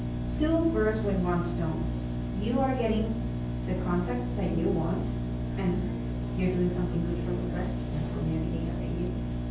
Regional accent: Panama; first language Spanish; English is a second language; also born or lived in Europe; I was raised in Panama, I was born in Europe, never lived in Europe in my life. I'm a native Spanish speaker.

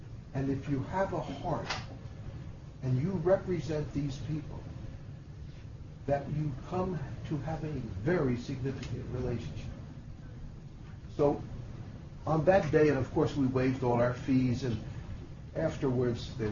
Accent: Newark, New Jersey, United States; And a buddy of mine who I grew up with in the South Ward of Newark, we've been friends for many, many years.

